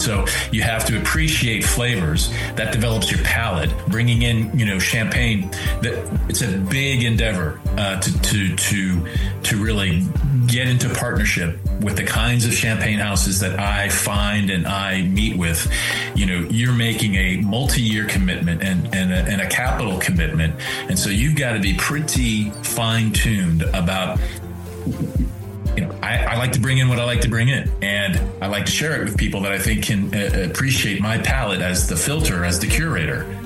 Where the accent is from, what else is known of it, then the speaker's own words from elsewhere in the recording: Dallas, Texas, United States; also born or lived in Buffalo / Toulon; I was born in Buffalo, New York, but I am from two places where I learned how to drive. One was in Dallas, Texas, and the other one was in Provence, France, in a town called Toulon